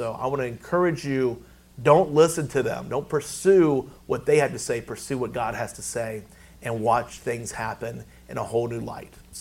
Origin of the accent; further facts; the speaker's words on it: Virginia, United States; now in New Orleans, United States; I mean, I'm from Virginia, you know, rural town Virginia. Been there all my life at that time.